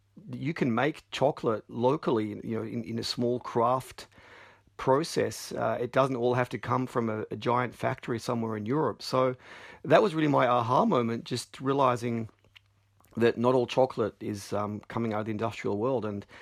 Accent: Australia; now in United States; when you live in Southern California as an Australian, you're always on a quest to find good coffee.

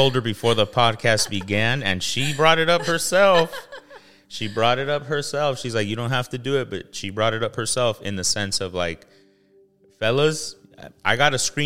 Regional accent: Compton, California, United States; But like right now, we grew up in Compton.

